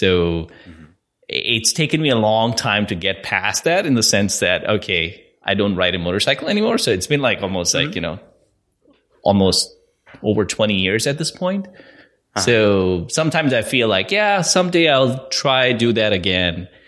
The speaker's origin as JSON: {"language": "English", "town": "Mumbai", "region": "Maharashtra", "country": "India", "tie": "born or raised there", "said": "growing up in India, specifically Bombay, which is called Mumbai now"}